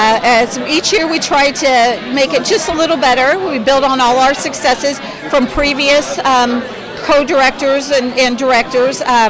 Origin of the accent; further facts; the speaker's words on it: United States; I grew up down here on Lehman Avenue